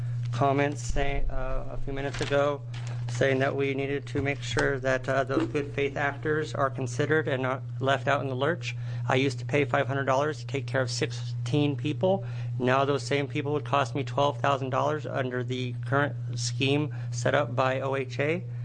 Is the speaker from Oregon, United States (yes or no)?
yes; Springfield, Oregon, United States; I come from Springfield, Oregon, Lane County.